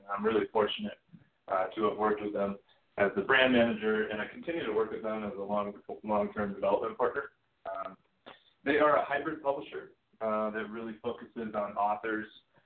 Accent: Wisconsin, United States; also born or lived in Colorado / California; now in Austin, United States; I grew up in Wisconsin, just outside of Milwaukee, and I lived in Colorado and California for many years in between, and I just got to Austin, Texas about 3 years ago

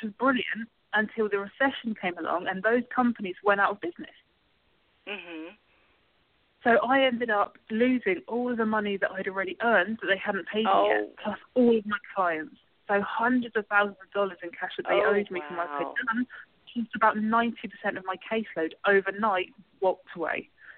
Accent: London, United Kingdom; I'm originally from London, but I grew up like a lot of people did. You know, the single parent, mixed race family

